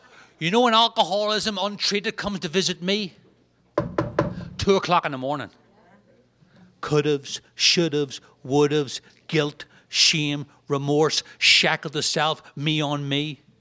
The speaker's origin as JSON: {"language": "English", "region": "Northern Ireland", "country": "United Kingdom", "tie": "born or raised there", "said": "I grew up in Northern Ireland, as I said, during the Troubles."}